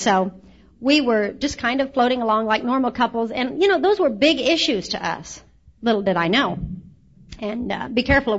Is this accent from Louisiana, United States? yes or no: no; Indiana, United States; now in Villa Park, United States; Jim and I are living in Villa Park, California, and I grew up in Indiana in the Midwest, and homespun values and it's wonderful and broke, and but we didn't know it.